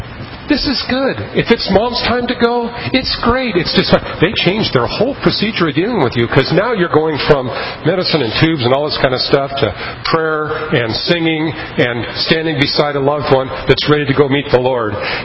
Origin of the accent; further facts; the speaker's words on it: United States; born there; I was born in America where there were churches.